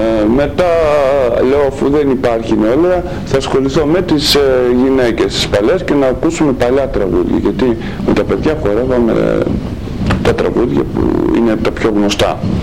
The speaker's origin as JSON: {"language": "Greek", "town": "Athens", "region": "Attica", "country": "Greece", "tie": "born or raised there", "said": "επειδή εγώ μεγάλωσα στην Αθήνα"}